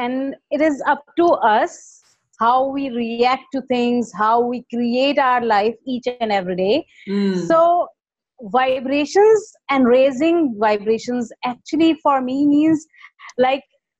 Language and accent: English; India; I'm from India.